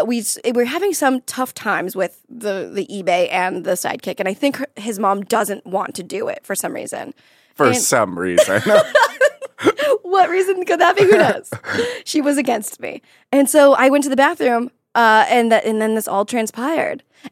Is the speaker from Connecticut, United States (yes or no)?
no; Florida, United States; because I'm from Florida. So everything was like in a tiny little box.